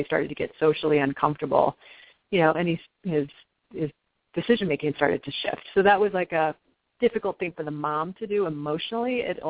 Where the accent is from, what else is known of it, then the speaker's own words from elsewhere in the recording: Kansas, United States; now in New York, United States; And I grew up in Kansas. I know most of the country doesn't have resources. We're spoiled in New York.